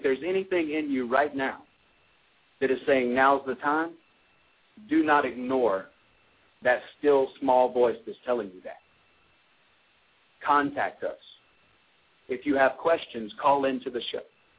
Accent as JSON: {"language": "English", "town": "Anderson", "region": "South Carolina", "country": "United States", "tie": "born or raised there", "lives_now": "Tucker, United States"}